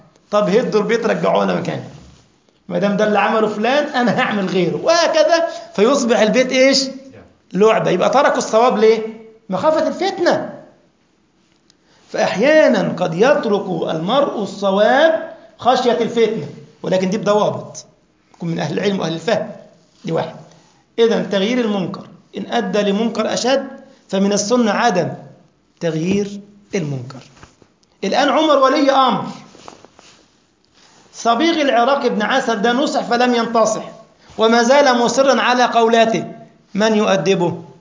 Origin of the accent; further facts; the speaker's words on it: Egypt; كنت أضرب مثال كده زمان للإخوة عندنا في مصر